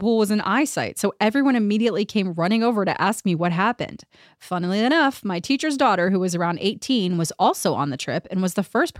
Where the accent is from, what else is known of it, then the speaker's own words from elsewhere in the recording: Maryland, United States; I grew up in Maryland, but yeah, we went to DC because it was close